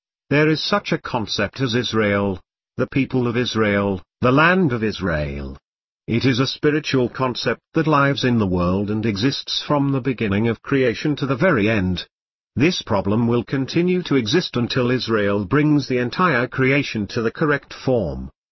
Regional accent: Vitebsk, Vitebsk Region, Belarus; I was born in Belarus, in a place where Nazis carried out mass executions of Jews. In Vitebsk, the city of my childhood, there was also a ghetto, which was destroyed.

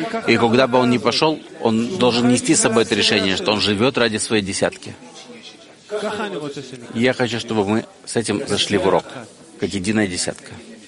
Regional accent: Petah Tikva, Central District, Israel; Я из Петахтиквы. … из Петахтиквы.

